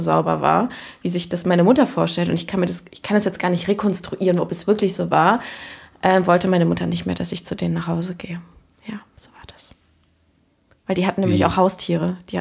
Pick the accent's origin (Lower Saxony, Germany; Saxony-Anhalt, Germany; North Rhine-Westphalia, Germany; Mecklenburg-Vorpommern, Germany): North Rhine-Westphalia, Germany; Cologne; Also ich bin in Köln-Kalk aufgewachsen